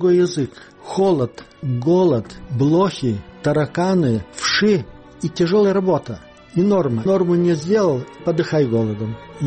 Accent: Lithuania; Незнакомый, кивнул ему, сказал, что я из Литвы.

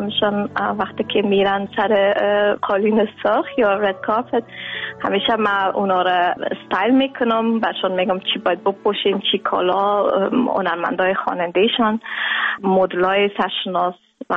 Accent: Kabul, Afghanistan; now in Netherlands; ما داخل سال 97 افغانستان را ترک کردیم، از کابل در پاکستان، از پاکستان ما آمدیم در هلند.

